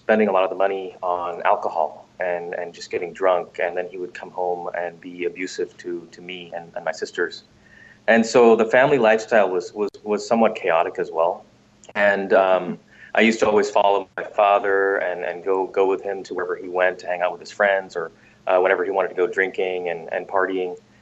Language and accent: English; India; born there; English is a second language; I was born in India, and I had my family there, my parents and two older sisters.